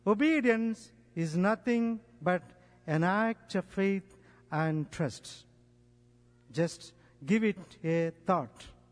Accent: India; from India. I am a priest from the Diocese of Eluru, located in southern India.

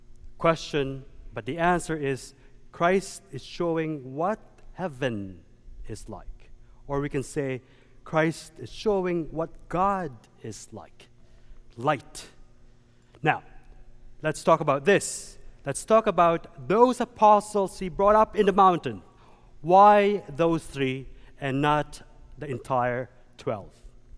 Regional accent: Philippines; now in United States; The problem is, I'm Filipino, short, dark, and handsome.

